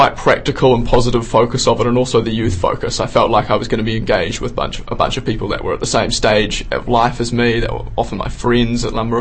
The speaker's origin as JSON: {"language": "English", "region": "South Island", "country": "New Zealand", "tie": "born or raised there", "said": "living in the South Island, growing up in the South Island, I spent a lot of time in Central Otago, tramping in the West Coast"}